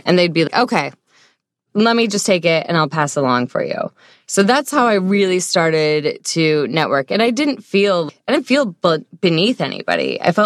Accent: Michigan, United States; it's within Michigan at WKAR, my home state.

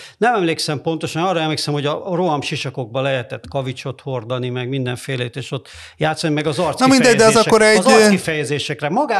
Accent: Szolnok, Jász-Nagykun-Szolnok, Hungary; mert én gyerekkoromban Szolnokon, a szolnoki első világháborús emlékművön játszottam állandóan

